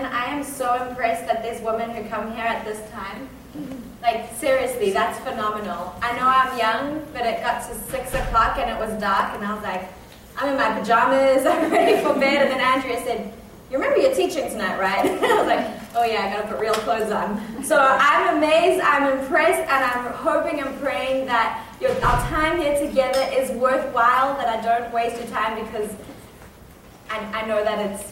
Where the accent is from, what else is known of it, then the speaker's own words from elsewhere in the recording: Durban, KwaZulu-Natal, South Africa; I'm from South Africa. I'm from a town called Durban, which is right at the bottom on the east coast on the ocean. So I'm from just the warmest, most beautiful place you can imagine, where it's summer all year round